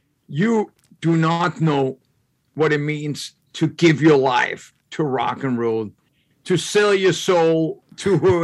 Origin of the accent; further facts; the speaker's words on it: Denmark; English is a second language; moved away as an adult; I had forgotten that I came from Denmark.